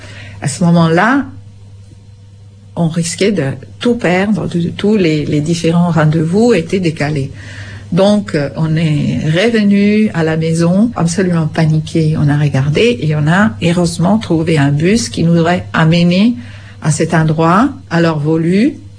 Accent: Vicenza, Veneto, Italy; French is a second language; moved away as an adult; Je suis italienne de la région de Venise, d'une petite île qui s'appelle Vicenza. Je suis arrivée ici en printemps de 80 et je suis partie d'Italie

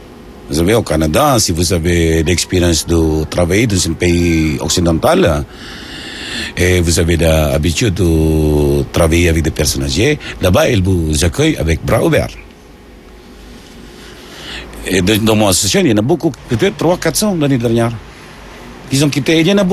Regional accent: Philippines; moved away as an adult; J'ai quitté les Philippines à l'âge de 26 ans.

